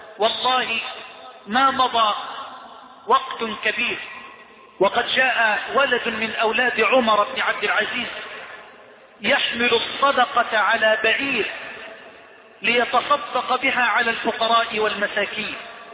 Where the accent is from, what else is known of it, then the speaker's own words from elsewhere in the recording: Egypt; بلدنا مصر